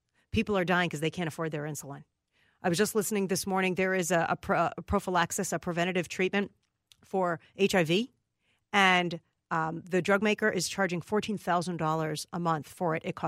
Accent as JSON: {"language": "English", "country": "United States", "said": "But I know as an American traveling there, it always gave me a little extra confidence."}